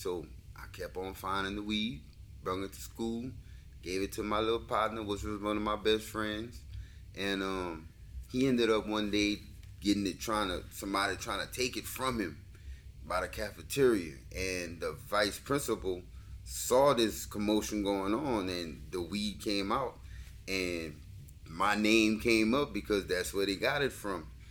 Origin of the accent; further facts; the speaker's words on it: Cecilia, Louisiana, United States; also born or lived in Lafayette, Louisiana; And I was born in Lafayette, Louisiana. Then I was brought to Cecilia, Louisiana, where my mom is from, because we moved from Lafayette.